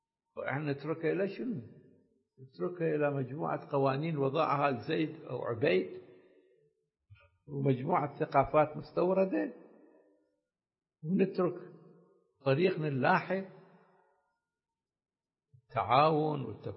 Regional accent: Iraq; في بلدنا العراق أيضا. العراق بلد الإمام الحسين

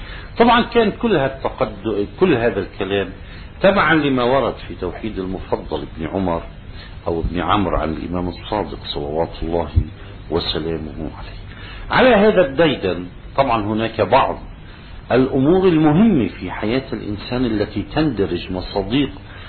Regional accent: South Lebanon, Lebanon; accent: Amili; وله مثال في لغتنا في لهجتنا العاملية وأنا صرت حكي كثير هذا المثال.

